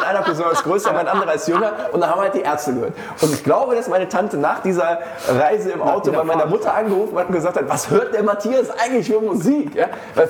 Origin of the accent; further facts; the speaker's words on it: Düsseldorf, North Rhine-Westphalia, Germany; Also du warst in meiner Heimatstadt